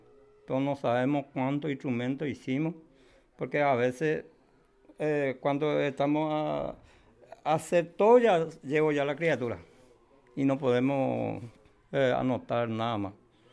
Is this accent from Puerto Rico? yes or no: no; Emboscada, Cordillera, Paraguay; Yo soy de Emboscada, la máxima seguridad donde vive la gente, donde está la cárcel más grande en Paraguay